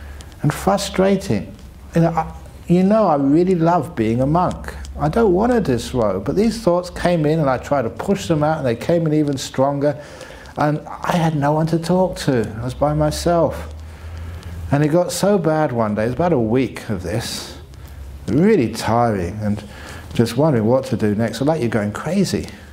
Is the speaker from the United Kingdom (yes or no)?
yes; England, United Kingdom; born there; I was born in England.